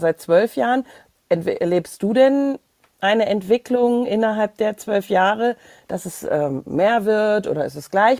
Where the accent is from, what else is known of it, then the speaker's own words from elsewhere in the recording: Krefeld, North Rhine-Westphalia, Germany; also born or lived in Moers; Ja, dann aber liebe Grüße in meine alte Heimat. Krefeld, Krefeld-Uerdingen, das ganze Thema Niederrhein. Ich habe ja lange in Moers gelebt.